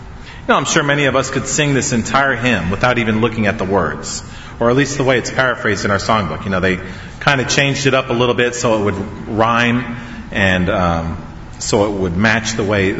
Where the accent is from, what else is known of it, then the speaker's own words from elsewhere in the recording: Pennsylvania, United States; I grew up in Pennsylvania on the eastern side, and we had this great river that flowed out of the mountains of Pennsylvania on its way down to Philadelphia.